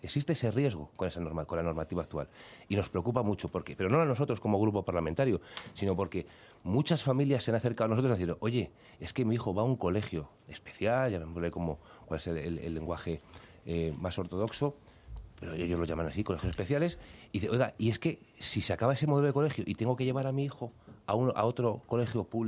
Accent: Madrid, Community of Madrid, Spain; como muchos madrileños

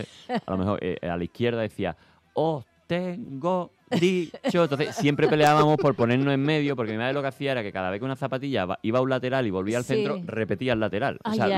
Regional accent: Málaga, Andalusia, Spain; vengo de Málaga, que parezco de verdad.

